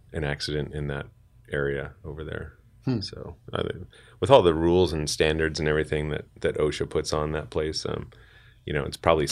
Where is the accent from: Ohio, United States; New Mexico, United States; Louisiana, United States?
New Mexico, United States; Los Alamos; I grew up in Los Alamos, so I ended up going back to the laboratory there.